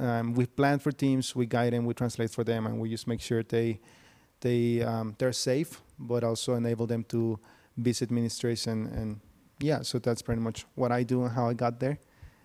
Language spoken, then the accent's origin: English; Tijuana, Baja California, Mexico; accent: Mexican; English is a second language; Of course, if you cannot tell by my beautiful accent, I am Mexican from Tijuana, actually.